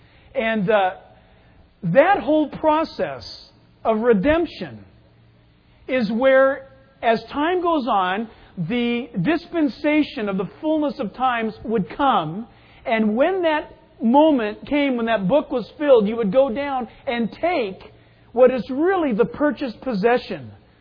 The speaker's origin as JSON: {"language": "English", "town": "San Diego", "region": "California", "country": "United States", "tie": "born or raised there", "also_born_or_lived": "Orange County", "said": "growing up in San Diego and then moving up into Orange County, we had in San Diego and in Orange County these Stater Brothers."}